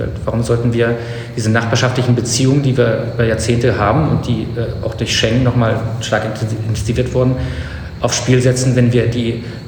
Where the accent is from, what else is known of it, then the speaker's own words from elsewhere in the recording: East Germany, Germany; ich bin in der DDR groß geworden